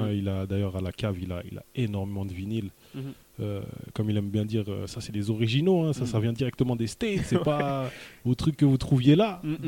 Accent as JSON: {"language": "French", "region": "Geneva", "country": "Switzerland", "said": "Je viens de Genève, artiste"}